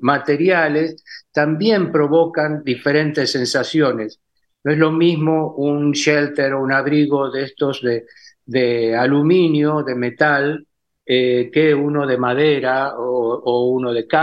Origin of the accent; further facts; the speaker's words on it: Itatí, Corrientes, Argentina; cortezas que yo hago traer desde Itatí, donde yo nací